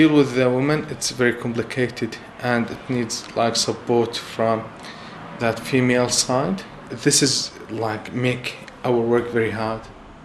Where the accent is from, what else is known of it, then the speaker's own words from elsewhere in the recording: Syria; now in Australia; I'm Syrian. I am from Syria. I've just came to Australia 5 years ago and I went to Turkey twice.